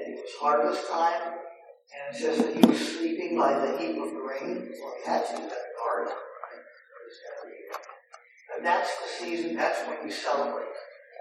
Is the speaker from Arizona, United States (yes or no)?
no; Los Angeles, California, United States; I'm from Los Angeles.